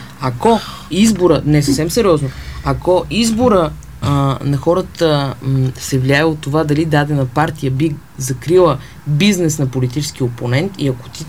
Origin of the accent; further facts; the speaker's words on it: Haskovo, Haskovo Province, Bulgaria; аз съм от Хасково и си ходих сега за Великден да видя семейството ми.